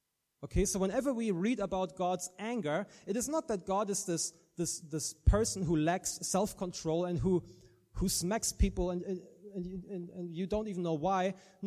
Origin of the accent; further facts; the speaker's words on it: Germany; accent: German-English; English is a second language; I'm from Germany originally, and I always say that because that's why my accent is neither Irish nor South African, like almost everybody in this church, except for a few Americans, maybe. I have a German-English accent.